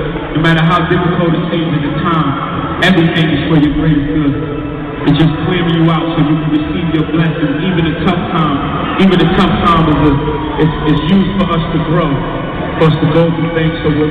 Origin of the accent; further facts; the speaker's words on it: Brooklyn, New York, United States; I'm from the bottom, I'm from the mud, I'm from Monty Project, I'm from Bethlehem, Stuyvesant, from Brooklyn, New York City.